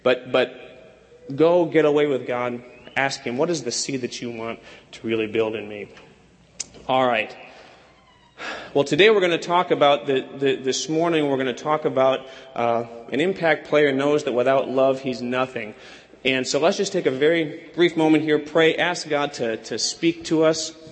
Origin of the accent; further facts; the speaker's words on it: Wisconsin, United States; Yeah, I'm from Wisconsin, I admit it. It's a sickness that I can't shake.